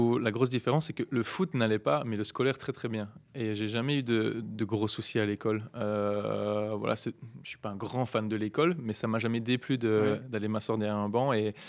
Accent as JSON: {"language": "French", "country": "Belgium", "said": "Non, je viens de Belgique, il n'y a pas de soleil, donc pour moi, c'est l'habitude."}